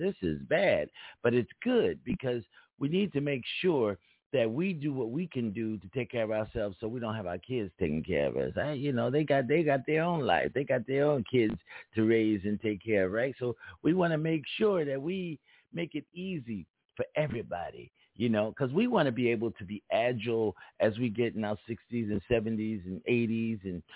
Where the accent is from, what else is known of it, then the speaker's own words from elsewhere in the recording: California, United States; also born or lived in Philadelphia, United States; I speak differently because I'm from two different places. I'm from California and from Philadelphia, East Coast and the West Coast.